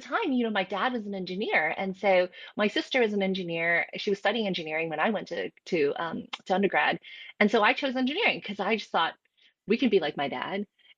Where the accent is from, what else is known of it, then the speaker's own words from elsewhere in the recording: South Carolina, United States; also born or lived in New York; You know, I grew up in New York with my family up until I was six. And because of discrimination at work, my dad was really fed up, and his friend said, why don't you come to South Carolina?